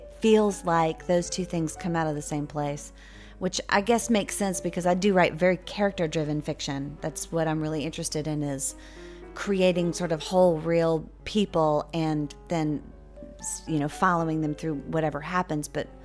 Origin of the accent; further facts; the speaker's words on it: Gulf Coast, United States; and yeah, I grew up on the Gulf Coast, and to me, the Gulf Coast is this white, pristine, sugary, crystalline landscape with this beautiful blue water.